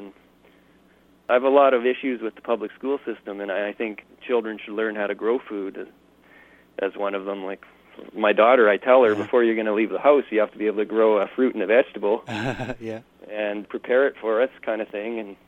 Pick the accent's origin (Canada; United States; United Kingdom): Canada; Edmonton, Alberta; I grew up in Edmonton where we had this perfect lawn, and my dad had me dragging the Weed-X bar and mowing